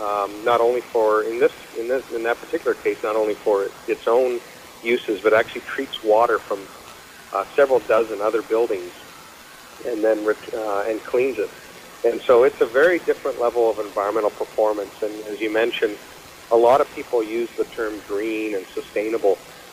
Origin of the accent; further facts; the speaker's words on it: Canada; also born or lived in Oregon; now in Seattle, United States; And then previous to that, I actually grew up in Canada. And so I'm a Canadian, and I live now in Seattle, Washington